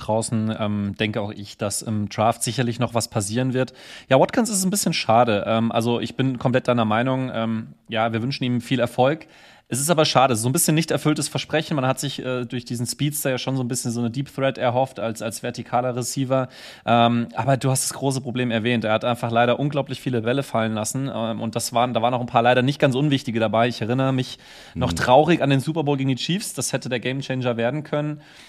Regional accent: Hesse, Germany; weil wir hatten einen kleinen Garten bei uns in Osthessen

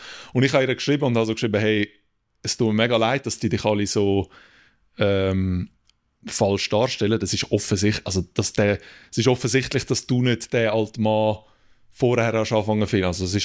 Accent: Zurich, Switzerland; Ja, ich bin im Limmatal geboren, 1992. Limmatalspital in Schlieren. Darf ich glaube auch so sagen. und ja, vorwiegend im Limmatal aufgewachsen und gelebt.

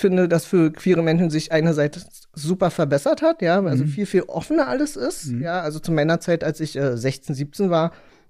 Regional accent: Berlin, Germany; also ich komme ja aus Pankow

